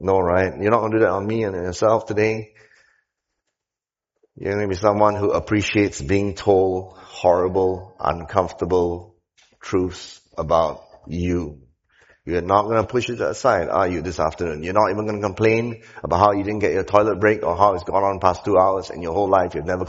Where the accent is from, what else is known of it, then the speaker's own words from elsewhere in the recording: Malacca, Malaysia; You know, I'm from Malacca